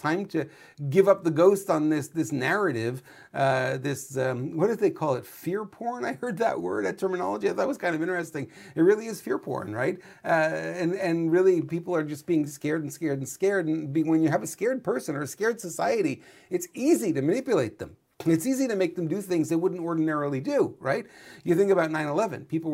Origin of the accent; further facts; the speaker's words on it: New York, United States; now in California, United States; God, I'm an Italian from New York. You think I'd be to get that one right.